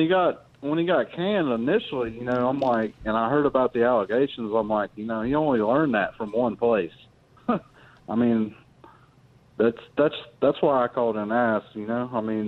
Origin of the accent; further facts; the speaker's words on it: Tennessee, United States; I grew up in East Tennessee, so I grew up a Vol fan.